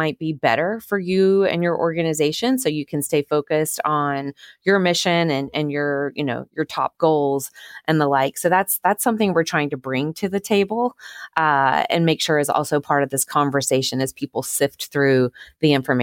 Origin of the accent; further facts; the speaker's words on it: South Carolina, United States; I'm from South Carolina, we're in North Carolina, I saw the textile industry decline.